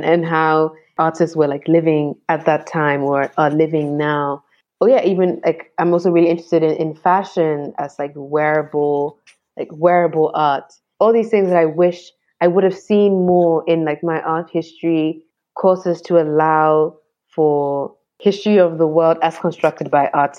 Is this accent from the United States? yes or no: no; Ghana; how then that makes space for other forms of art, and especially sort of like being Ghanaian. And like, if I was just understanding Ghana's arts in terms of painting and sculpture, I would be missing so much.